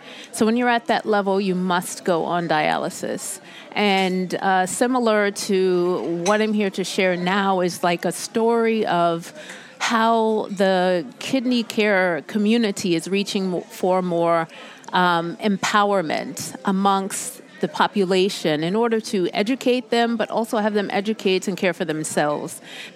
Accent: Germany; mother's family origin is England as well as the United States. So speaking of Germany, I was raised in Germany as a child.

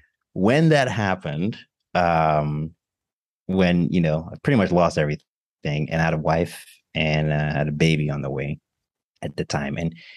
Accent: Nigeria; I'm Nigerian. I can cook Nigerian food

